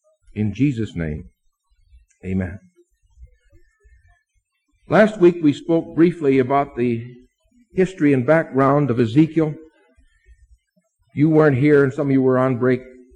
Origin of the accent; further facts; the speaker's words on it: Akron, Ohio, United States; also born or lived in Muncie, Indiana; I grew up in Akron First Church, large church, and the last year I was here as a senior, I was chorister and Sunday evening choir director.